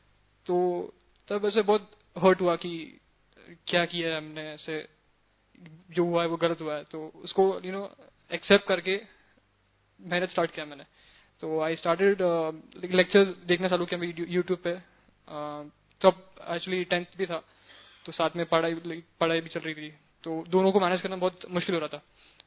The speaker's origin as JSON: {"language": "Hindi", "town": "Pune", "region": "Maharashtra", "country": "India", "said": "और मैं पुणे से हूँ"}